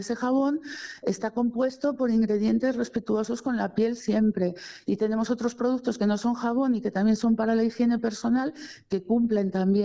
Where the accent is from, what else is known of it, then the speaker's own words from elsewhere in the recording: Madrid, Community of Madrid, Spain; moved away as an adult; Yo soy de Madrid, pero llevo viviendo aquí desde el 2004, siempre en el antiguo